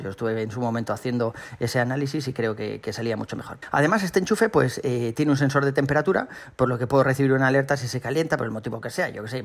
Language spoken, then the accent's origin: Spanish; Valencian Community, Spain; born there; moved away as an adult; now in Tres Cantos, Spain; creo que os he comentado ya alguna vez que soy valenciano, ¿verdad? O sea, mi mujer y mis hijos también. Nacimos todos allí y nos trasladamos aquí a vivir a Madrid, a Tres Cantos, hace unos 7 u 8 años